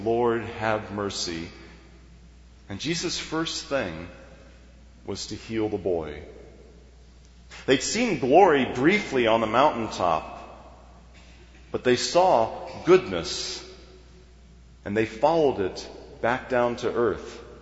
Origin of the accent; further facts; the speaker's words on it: Kansas, United States; I grew up in Kansas, very near to the place in Olathe